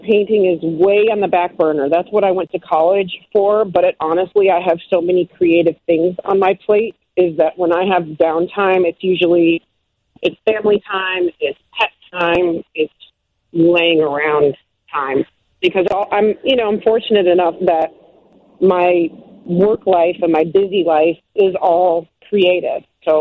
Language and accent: English; Midwest, United States; But also Famish refers to my life because I'm from the Midwest. I'm a, you know, working class background.